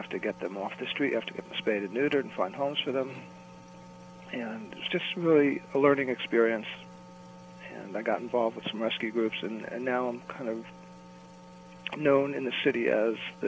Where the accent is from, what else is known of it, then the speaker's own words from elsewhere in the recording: New Jersey, United States; I grew up in New Jersey